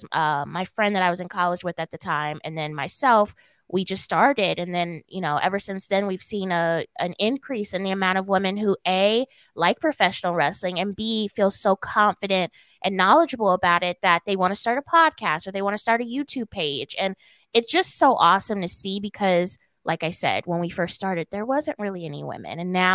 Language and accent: English; West Coast, United States; You know, I'm from the West Coast.